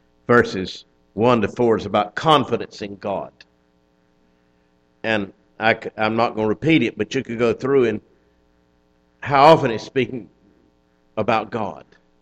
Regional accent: Lumberton, North Carolina, United States; also born or lived in Moore County; I remember I was brought up in the summers in Moore County. I was born in Lumberton, was there school time in the winter with my parents, and was at my father's home, my grandparents' old home, the Blue Place

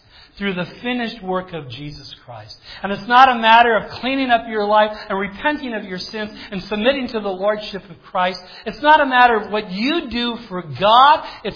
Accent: Minnesota, United States; You know, I grew up on the Iron Range.

